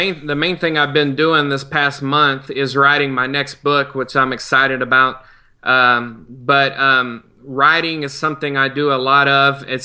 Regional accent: South Carolina, United States; looking to settle back in my home state of South Carolina.

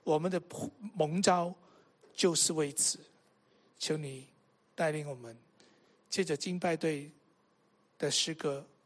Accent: Hong Kong; 特别现在我在香港，因为我从香港来的

